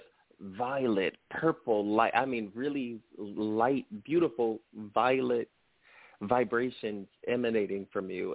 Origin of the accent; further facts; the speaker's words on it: New York City, New York, United States; now in Austin, United States; I'm from New York City, actually. But yeah, I'm from New York City, but I'm actually living in Austin.